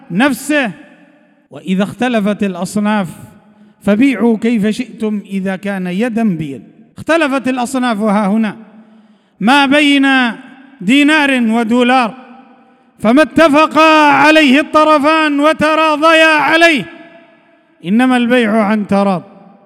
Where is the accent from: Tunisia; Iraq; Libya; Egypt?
Libya; تعلمون ما تمر به بلادنا ليبيا